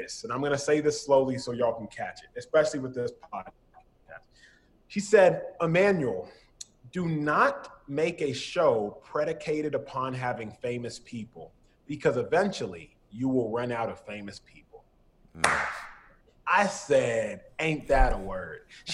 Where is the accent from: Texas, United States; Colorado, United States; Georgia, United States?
Texas, United States; Dallas; Like, I'm born and raised in Dallas. So in my heart of hearts, your boy still rocks with the Cowboys.